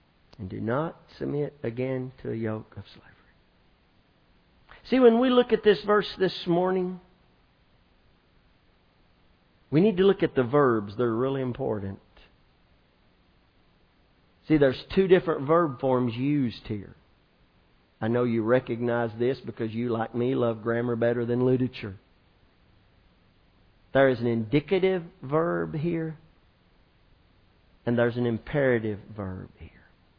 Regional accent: Scotland, United Kingdom; For freedom, being Scottish, I can't help but not only to have a love for George Washington

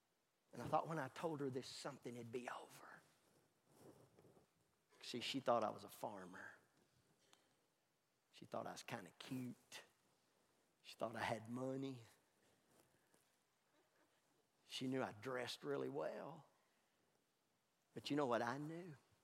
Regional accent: Scotland, United Kingdom; moved away; If I was still in my home country of Scotland

